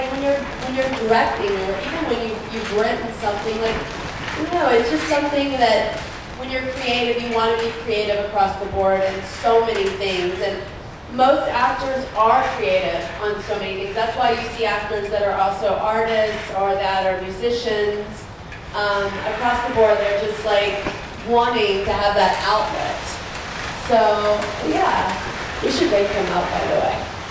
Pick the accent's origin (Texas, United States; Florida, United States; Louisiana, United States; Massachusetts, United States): Texas, United States; I'm from Texas, but I don't know what Texas Hold'em is.